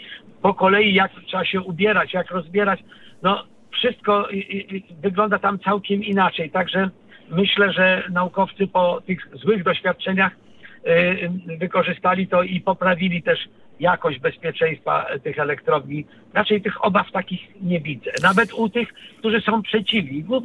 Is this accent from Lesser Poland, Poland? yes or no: no; Gdynia, Pomeranian Voivodeship, Poland; Zresztą ja jestem też z Gdyni i też tam przyjechałem z powodu przyrody, już nawet na stałe.